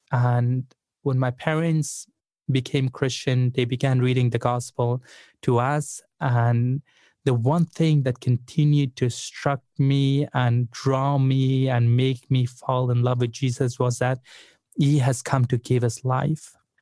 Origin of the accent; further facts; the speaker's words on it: Afghanistan; Growing up in Afghanistan in the middle of the civil war, I had seen a lot of death.